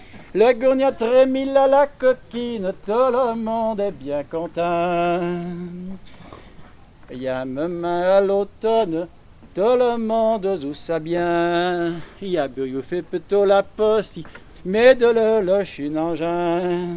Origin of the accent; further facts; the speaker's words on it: Rontalon, Auvergne-Rhône-Alpes, France; Je suis venu apporter ce qui se faisait dans mon village. Alors je suis de Rontalon.